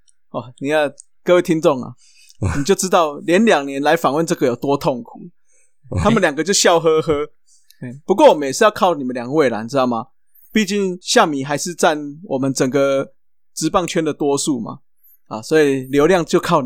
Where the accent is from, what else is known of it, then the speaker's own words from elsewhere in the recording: Tainan, Taiwan; 那是因为我们台南这边才有甜甜的饮料啦